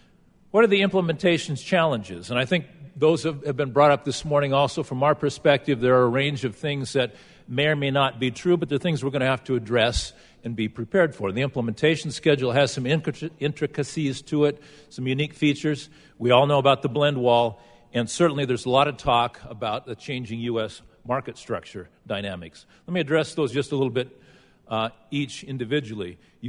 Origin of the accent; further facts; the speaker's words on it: Missouri, United States; looked at the impact of the RFS just on my home state of Missouri